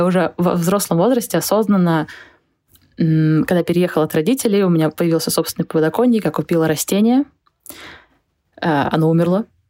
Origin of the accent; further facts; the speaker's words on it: Finland; also born or lived in Estonia; Я выросла в двух местах. Я выросла в Финляндии и в Эстонии. В Финляндии жили, работали мои родители, я там ходила в детский садик